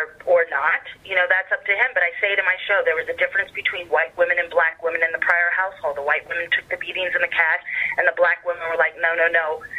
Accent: Los Angeles, California, United States; I grew up literally in Hollywood, in old Hollywood.

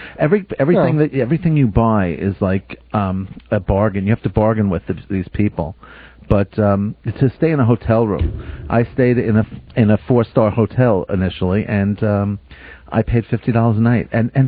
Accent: Canada; I think I'm going to go through Vietnam going, I'm Canadian.

